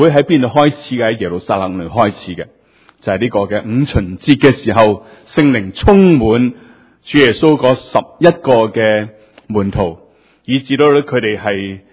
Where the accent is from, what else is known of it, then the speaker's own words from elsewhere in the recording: Guangdong, China; 好似我係广东人，我听到自己广东话，